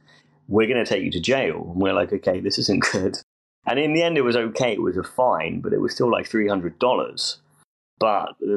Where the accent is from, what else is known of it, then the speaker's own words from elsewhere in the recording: England, United Kingdom; it helps because I'm from England